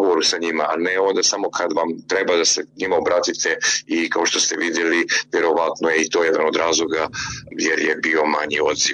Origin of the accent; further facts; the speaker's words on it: Montenegro; prije svega na sjeveru Crne Gore, odakle sam ja